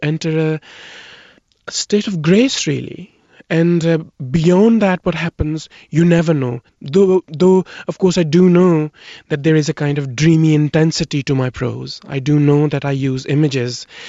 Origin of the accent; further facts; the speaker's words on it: Pakistan; because I grew up in Pakistan